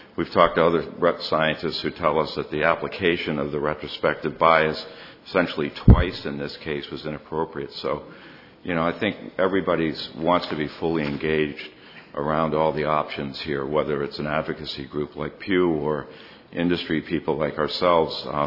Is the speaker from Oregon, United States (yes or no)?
no; Winterport, Maine, United States; from Winterport, Maine.